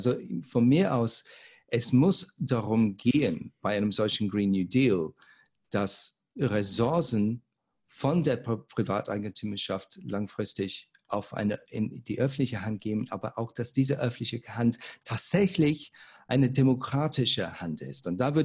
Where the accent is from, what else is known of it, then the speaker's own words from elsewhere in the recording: Cologne, North Rhine-Westphalia, Germany; Ich als Kölner bin irgendwie auch Miteigentümer von RWE.